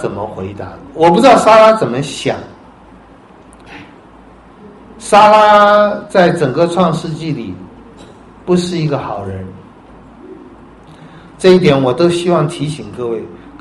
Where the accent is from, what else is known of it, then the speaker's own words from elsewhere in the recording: China; 如同我们中国人逃避灾难的时候